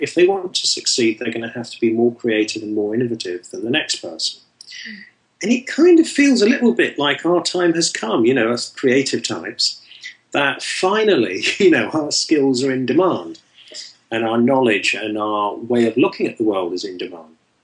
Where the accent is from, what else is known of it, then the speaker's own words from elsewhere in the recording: South West England, United Kingdom; It's in my hometown of Bartsville in the southwest of England.